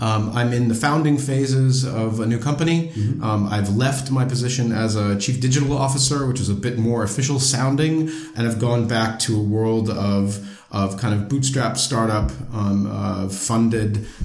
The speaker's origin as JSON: {"language": "English", "town": "Rochester", "region": "New York", "country": "United States", "tie": "born or raised there", "lives_now": "Vienna, Austria", "said": "I grew up in Rochester, New York."}